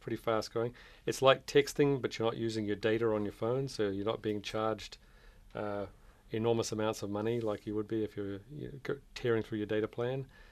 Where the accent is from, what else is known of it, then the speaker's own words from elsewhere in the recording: New Zealand; there were a lot of people in New Zealand, my home country, on it.